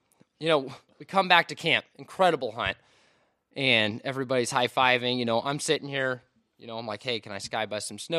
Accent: Washington, United States; I'm from Washington State.

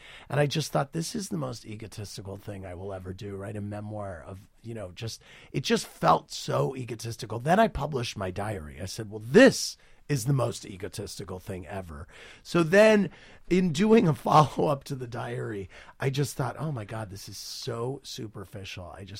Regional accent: New York, United States; I mean, I walk out of my door and I think of myself as a New Yorker every day

